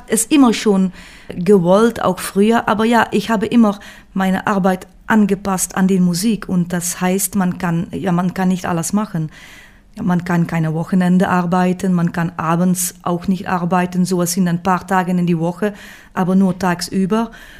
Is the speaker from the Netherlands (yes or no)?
yes; Netherlands; now in Belgium; Ich denke, da, wo ich geboren bin, das bleibt meine Heimat, ja. Ich bin schon 3 oder 24 Jahre wohne ich in Belgien.